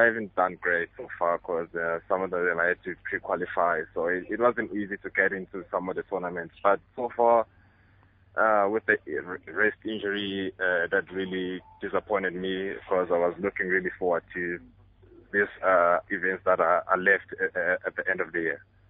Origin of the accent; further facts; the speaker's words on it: Soweto, Gauteng, South Africa; I'm based in Soweto, so most of my life it's here in Joburg.